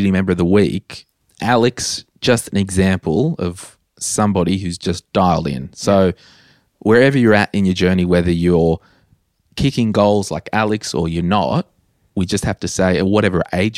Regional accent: Townsville, Queensland, Australia; also born or lived in Brisbane; Putting all of my stuff in storage in Brisbane to go back to my hometown of Townsville in the Christmas months with the intent of moving back to Brisbane.

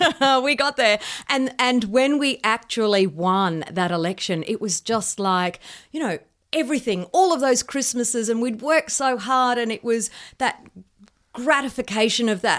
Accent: Brisbane, Queensland, Australia; also born or lived in Bundaberg; So I was born in Bundaberg, but by the time I was two, we'd moved to Brisbane, and I grew up in Brisbane

